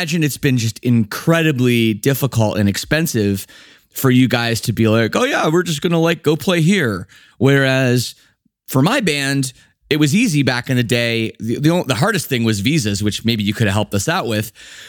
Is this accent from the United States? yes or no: no; Toronto, Ontario, Canada; I'm from Toronto originally